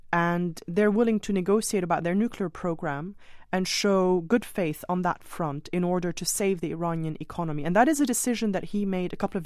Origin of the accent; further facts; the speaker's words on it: Beirut, Beirut Governorate, Lebanon; moved away as an adult; now in United States; I grew up in Beirut on the receiving end of decisions made in Washington, whether I agreed with them or not. And then I became a journalist in Beirut. And then 5 years ago, I moved to the U.S.